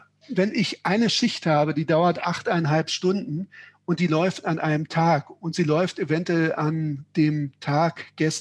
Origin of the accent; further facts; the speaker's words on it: Hamburg, Germany; born there; die sitzt in Hamburg, meiner Geburtsstadt übrigens